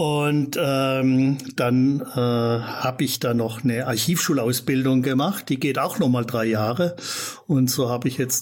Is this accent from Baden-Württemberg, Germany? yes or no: yes; Ludwigsburg, Baden-Württemberg, Germany; ich komme aus Ludwigsburg und bin im Schwabenland sehr viel rumgekommen.